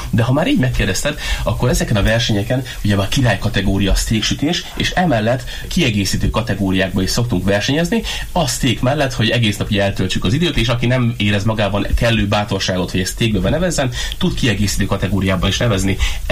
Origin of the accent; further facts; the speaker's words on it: Hungary; tavaly, mikor kikerültem egyedüli magyarként, indultam a világbajnokságon